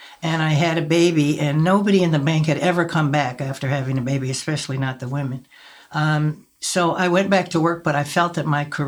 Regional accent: Chicago, Illinois, United States; Born and reared in Chicago.

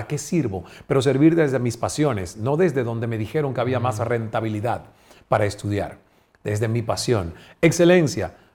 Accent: Cuba; Yo no puedo mantener toda mi vida mi cerebro de cubano.

